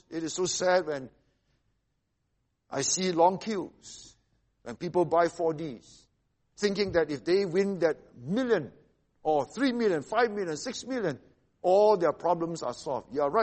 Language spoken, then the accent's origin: English; Seremban, Negeri Sembilan, Malaysia; also born or lived in Singapore; All of us, all nine of us, were born in Singapore. But we grew up in Seremban because my dad was a member of parliament in Seremban in the 1960s and 70s, where we were all growing up. Live in a very big house.